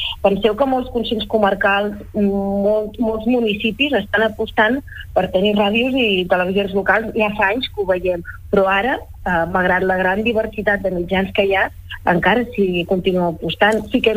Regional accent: Figueres, Catalonia, Spain; Bé, jo soc de l'Alt Empordà i soc de Figueres

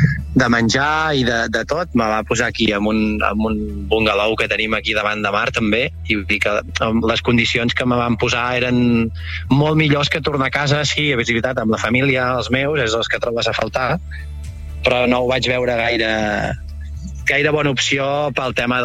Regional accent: Torroella de Montgrí, Catalonia, Spain; Jo sóc de Torroella amb Montgrí l'Estartit, sí, visc a l'Estartit

